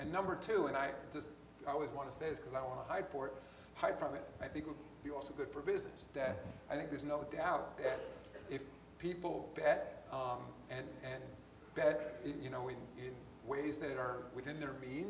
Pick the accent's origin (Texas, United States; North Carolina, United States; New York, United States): New York, United States; New York City; but in the city I grew up in New York